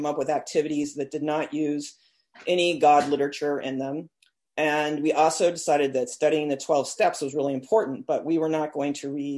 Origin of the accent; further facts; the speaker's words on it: California, United States; And I'm from the San Francisco Bay Area. I worked at UC Berkeley.